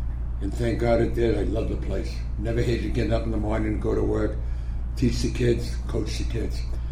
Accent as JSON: {"language": "English", "town": "Dorchester", "region": "Massachusetts", "country": "United States", "tie": "born or raised there", "said": "When I grew up in Dorchester, played for Jim Muscatop at Boston State."}